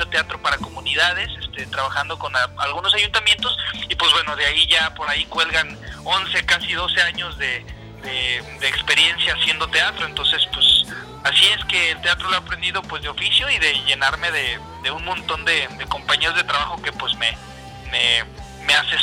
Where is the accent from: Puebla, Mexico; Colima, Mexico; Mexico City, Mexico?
Colima, Mexico; Y bueno, yo soy de Colima y allá empecé.